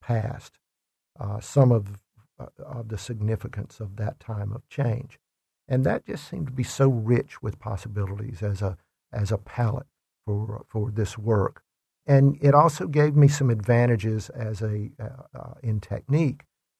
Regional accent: the South, United States; I'm from the South, so it's easy to put me on the shelves with Southern writers.

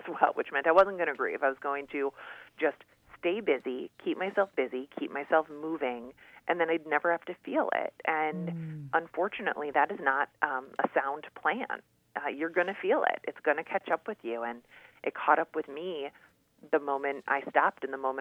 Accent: Minnesota, United States; accent: Minnesota; I am definitely from Minnesota. And you know what? I've never even tried to get rid of this accent

